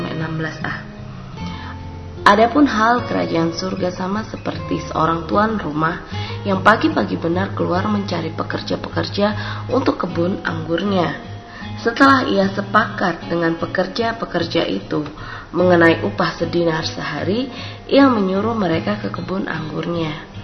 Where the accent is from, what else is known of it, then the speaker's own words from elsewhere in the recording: Denpasar, Bali, Indonesia; Kami dari Denpasar, Bali.